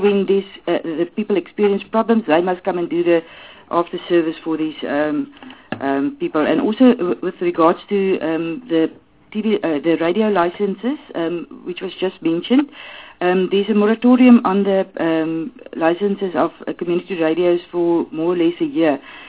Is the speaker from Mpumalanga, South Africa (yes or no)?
no; Northern Cape, South Africa; I'm also from Northern Cape